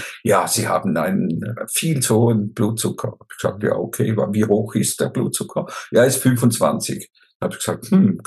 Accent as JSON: {"language": "German", "country": "Switzerland", "said": "wie man sehr wahrscheinlich hört, lebe ich in der Schweiz, oder bin ich Schweizer sogar, und bin 65 jetzt geworden, gerade im Februar"}